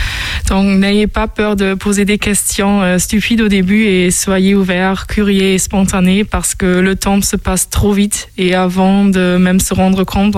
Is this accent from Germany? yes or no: yes; Osnabrück, Lower Saxony, Germany; French is a second language; now in Angers, France; j'ai 25 ans et je viens de Osnabrück. C'est une ville qui est située dans le nord-ouest de l'Allemagne.